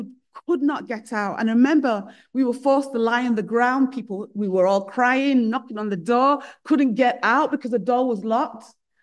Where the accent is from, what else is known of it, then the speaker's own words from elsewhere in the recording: Sheffield, Yorkshire and the Humber, United Kingdom; many of you probably already know that I grew up in Sheffield, up north. So you probably picked that up from my accent as well. So I lived there when it was still known as the Steel City.